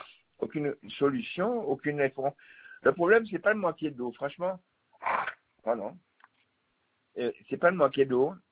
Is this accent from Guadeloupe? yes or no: yes; Guadeloupe; born there; Je suis né en Guadeloupe en 1950.